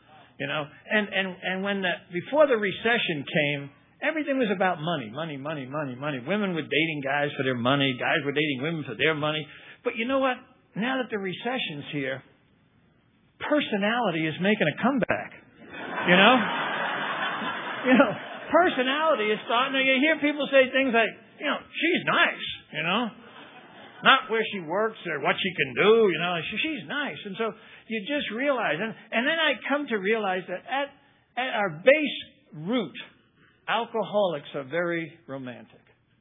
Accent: New York, United States; I'm from New York. We do catch and fillet.

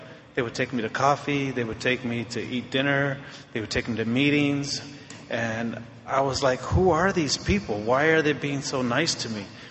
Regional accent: San Francisco, California, United States; I grew up in San Francisco, and at age 18, I had to get out of Dodge.

